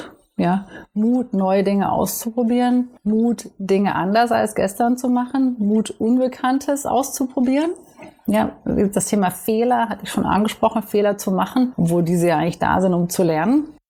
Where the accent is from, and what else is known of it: East Germany, Germany; born or raised there; now in United States